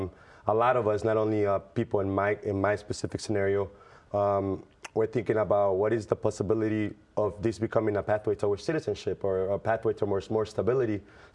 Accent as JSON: {"language": "English", "town": "Chicago", "region": "Illinois", "country": "United States", "tie": "born or raised there", "said": "I'm relocating to a completely new state. I grew up here in Chicago."}